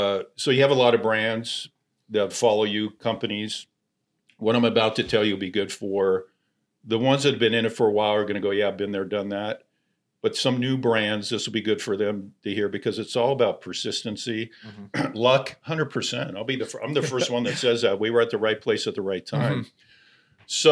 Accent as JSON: {"language": "English", "region": "California", "country": "United States", "tie": "born or raised there", "said": "So I came from nothing. I grew up here in California."}